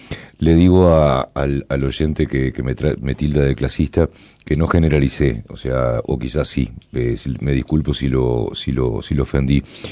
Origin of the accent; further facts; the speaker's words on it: Canelones, Uruguay; yo soy de Canelones